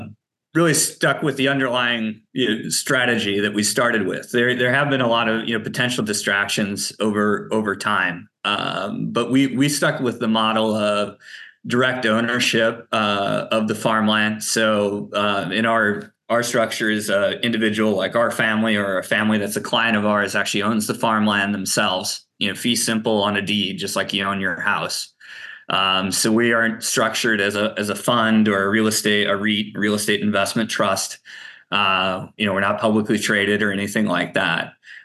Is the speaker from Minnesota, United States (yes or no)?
no; Cedar Rapids, Iowa, United States; My wife grew up on a farm in Wisconsin. I grew up in Cedar Rapids, Iowa. My parents grew up in Kansas, in Western Kansas.